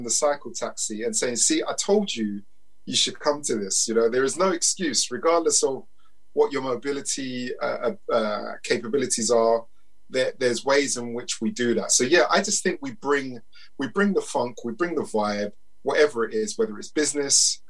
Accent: Leyton, London, United Kingdom; So the context is, I grew up in Leighton.

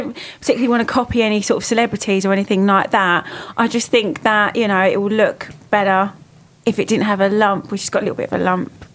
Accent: London, United Kingdom; born there; Actually, I was born in East London in a council estate tower block, 20-storey tower block.

